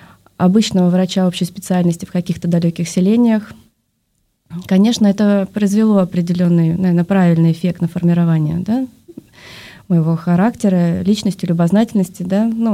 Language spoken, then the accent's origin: Russian; Moscow, Russia; born there; я родилась в Москве. Семья у меня такая, ну, скажем, благочестивая.